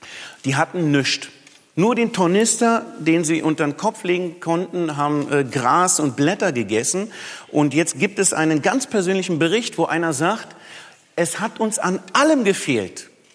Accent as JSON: {"language": "German", "region": "Berlin", "country": "Germany", "tie": "born there", "said": "Nun bin ich ja Berliner Jugo, in Berlin geboren und doch jugoslawische Wurzeln."}